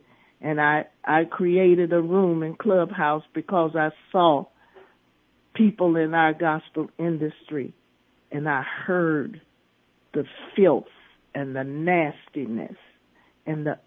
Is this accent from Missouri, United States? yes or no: yes; St. Louis, Missouri, United States; We're both from St. Louis, Missouri.